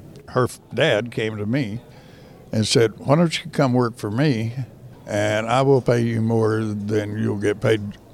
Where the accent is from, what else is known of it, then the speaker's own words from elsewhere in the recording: Texas, United States; I was born and raised in Central Texas. We had cow-calf operation and sheep.